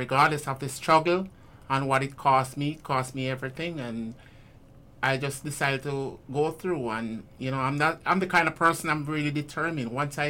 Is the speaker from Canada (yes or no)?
no; Jamaica; which it's nonsense because the first word, I'm a Jamaican.